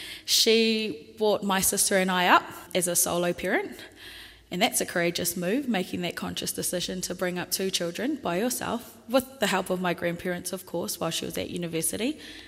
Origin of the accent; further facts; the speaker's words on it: Tolaga Bay, Gisborne, New Zealand; also born or lived in Whangara; as you can see in the bio, and I am 24 years old. I was born in the early 90s, and I was born and bred on the east coast, so around Gisborne. I was brought up in Whangara and Tolaga Bay.